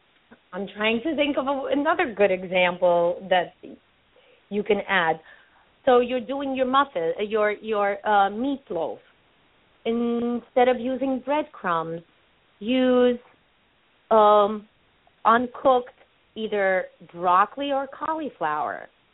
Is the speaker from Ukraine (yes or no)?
yes; Ukraine; English is a second language; moved away; I was born in Ukraine. I was brought up eating a crepe with black caviar.